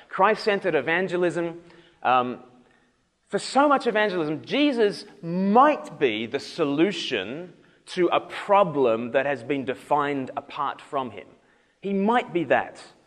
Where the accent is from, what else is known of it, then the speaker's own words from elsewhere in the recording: Australia; now in England; I'm an evangelist working on the south coast in England, but I'm actually from Australia originally, so my accent's a bit funny.